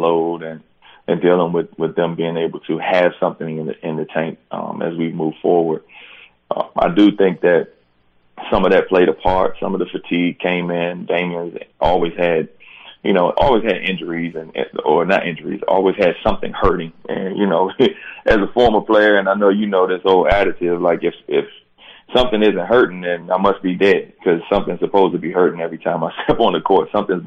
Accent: Silver Spring, Maryland, United States; I grew up in Silver Spring, Maryland.

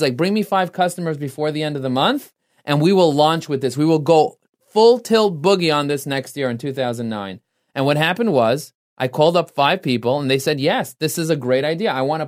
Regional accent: Brooklyn, New York, United States; I'm talking to you because we're from Brooklyn.

